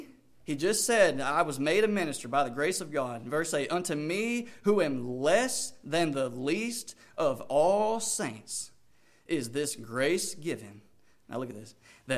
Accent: Danville, Kentucky, United States; I'm from Danville, Kentucky. Small little town.

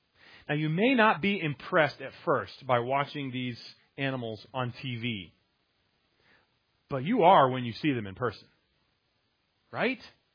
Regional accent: New Hampshire, United States; In our home that I grew up in New Hampshire, we had a farm that wasn't too far away

